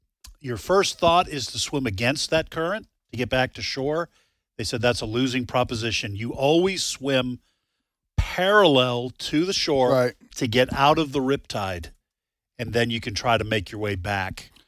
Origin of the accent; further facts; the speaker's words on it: New England, United States; I remember growing up in New England, people warning about riptides.